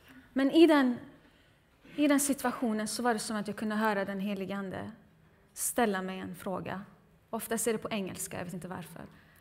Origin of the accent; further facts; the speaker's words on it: Gothenburg, Västra Götaland County, Sweden; moved away as an adult; now in Stockholm, Sweden; När jag var 18 år så tog jag studenten, jag är uppväxt på västkusten i Göteborg. Och så kom jag in på lärarhögskolan och skulle flytta till Stockholm